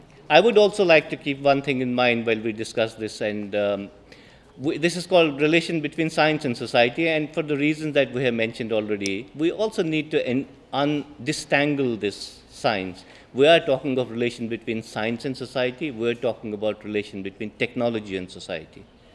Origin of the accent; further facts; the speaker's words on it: India; I am from India.